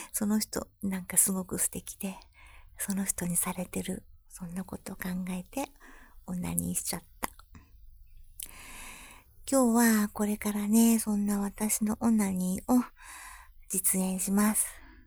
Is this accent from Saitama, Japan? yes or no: yes; Saitama, Japan; 生まれも育ちも埼玉県。最近自分が住んでたところがね、ちょっとどんどん再開発されちゃって、ちょっと寂しいです。